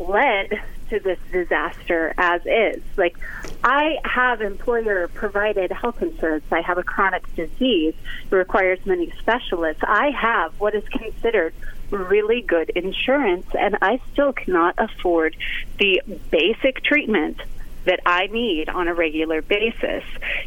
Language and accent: English; Leroy, Illinois, United States; I grew up in Leroy, Illinois. I come from farmers. I am a rural, working-class person.